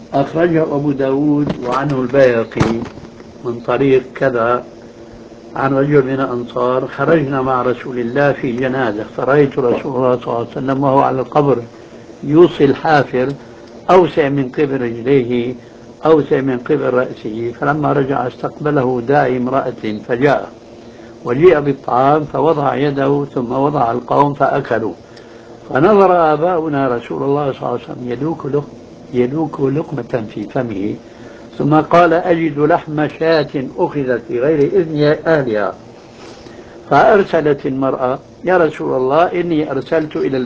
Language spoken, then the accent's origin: Arabic; Damascus, Damascus Governorate, Syria; عندنا في دمشق